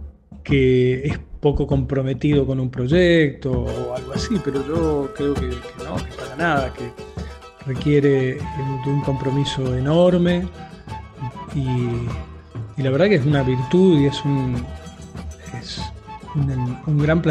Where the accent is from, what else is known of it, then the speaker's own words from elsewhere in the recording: Córdoba, Argentina; also born or lived in Rosario; Yo nací en Rosario, mis viejos no eran rosarinos, pero vivían ahí. Y bueno, después muy chico me fui para Córdoba y ahí seguí estudiando y tocando la guitarra.